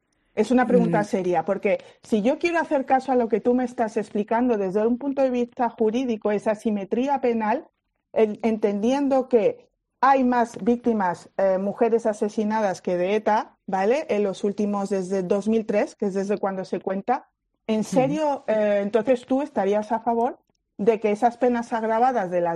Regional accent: Torremolinos, Andalusia, Spain; no solo en mi pueblo, en Torremolinos, en Málaga, en España

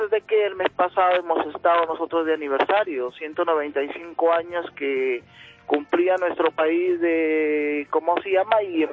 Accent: Piura, Peru; yo soy de Costa, de la ciudad de Piura.

